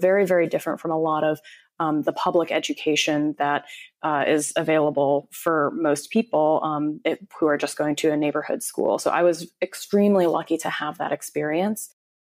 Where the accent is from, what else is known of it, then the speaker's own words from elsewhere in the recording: Illinois, United States; now in San Francisco, United States; No, so I'm actually from the Chicago suburbs. I grew up there for all of my life up until college. And yeah, that was my childhood, just a Midwest suburban girl, actually.